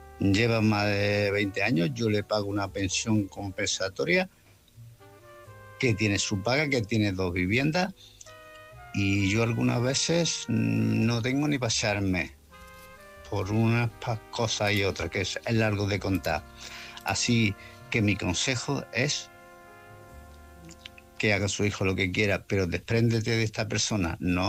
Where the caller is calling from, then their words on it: Malaga, Andalusia, Spain; de Málaga.